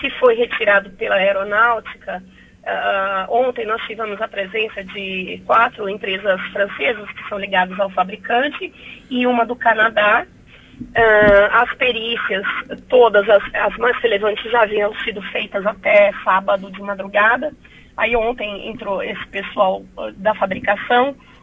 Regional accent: Monte Alto, Brazil; moved away; A gente não esquece. Eu saí de Monte Alto, mas Monte Alto não saiu de mim

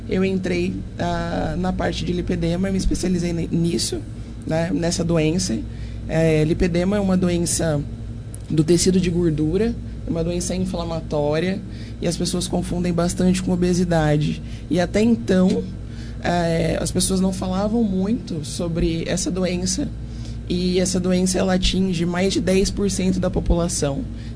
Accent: Monte Alto, São Paulo, Brazil; Eu sou de Monte Alto, mas eu atuo em Ribeirão

